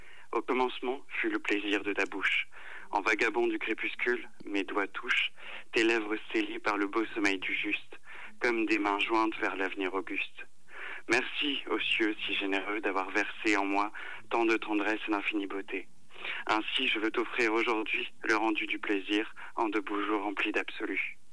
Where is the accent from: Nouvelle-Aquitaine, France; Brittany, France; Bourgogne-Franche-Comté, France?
Nouvelle-Aquitaine, France; Roumazières; now in Paris, France; Mais je suis originaire de Charente, de Roumazières, précisément.